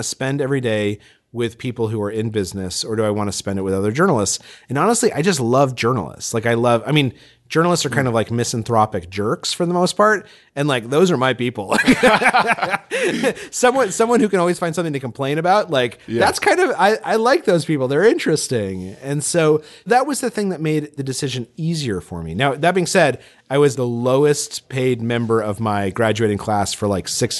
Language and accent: English; Albuquerque, New Mexico, United States; moved away as an adult; I grew up in New Mexico, in Albuquerque, New Mexico, and I left New Mexico to go to Yale.